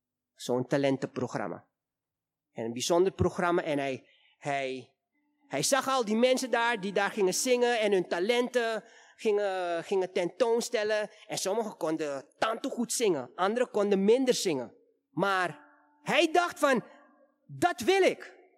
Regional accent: Suriname; ik kom uit Suriname. Maar we zijn in een multiculturele stad

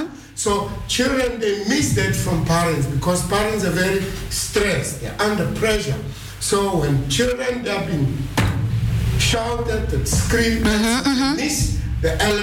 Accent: South Africa; Dutch is a second language; Zo, ik ben van Zuid-Afrika. In Zuid-Afrika we praten over Ubuntu.

